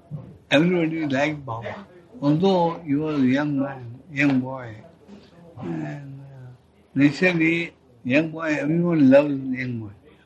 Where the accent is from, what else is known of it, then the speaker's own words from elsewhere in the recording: Pune, Maharashtra, India; I was born in Pune. I was staying in Pune next door to Baba's house.